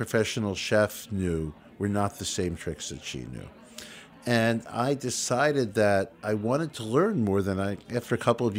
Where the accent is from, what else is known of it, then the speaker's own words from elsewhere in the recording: Brooklyn, New York, United States; And I guess growing up in New York and Brooklyn